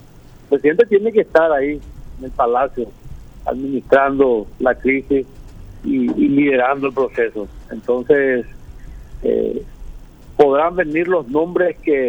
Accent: Paraguay

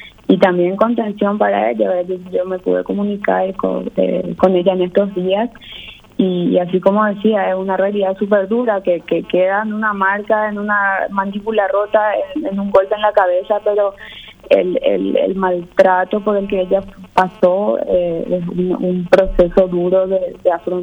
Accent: Paraguay; La verdad que el como paraguayo nos caracteriza luego también, creo, la solidaridad

